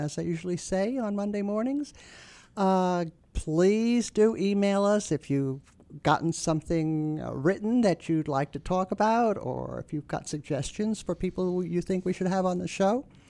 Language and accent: English; New York, United States; I grew up on Long Island.